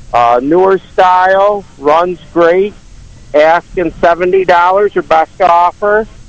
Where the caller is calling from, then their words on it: Fraxburg, New York, United States; I'm calling from Fraxburg, New York.